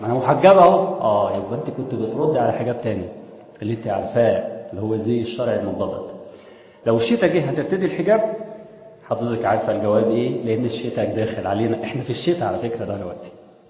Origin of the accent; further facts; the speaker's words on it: Egypt; أنا خلاص أنا مصري